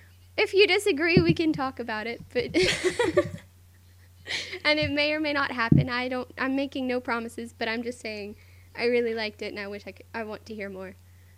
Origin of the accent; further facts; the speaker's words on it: Texas, United States; Hey, I'm from Texas, okay? I'm allowed to say y'all.